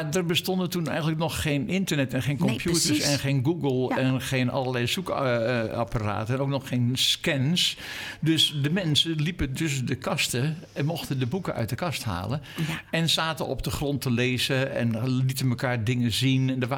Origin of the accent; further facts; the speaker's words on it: Amsterdam, North Holland, Netherlands; Als je zo lang in Amsterdam woont en ik woon weer in de buurt waar ik ben opgegroeid, dan krijgt de stad steeds meer diepte.